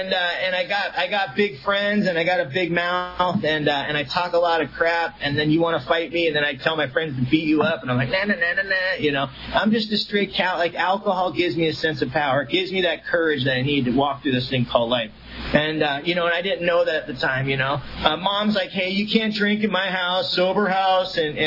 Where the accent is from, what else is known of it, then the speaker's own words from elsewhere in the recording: Mission Viejo, California, United States; I grew up in Mission Viejo, California.